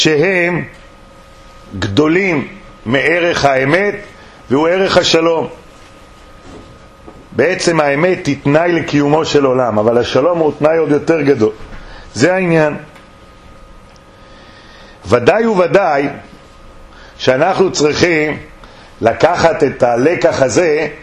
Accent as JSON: {"language": "Hebrew", "town": "Jerusalem", "region": "Jerusalem District", "country": "Israel", "tie": "born or raised there", "said": "אני גדלתי בבית וגן עם גדולי הרבנים."}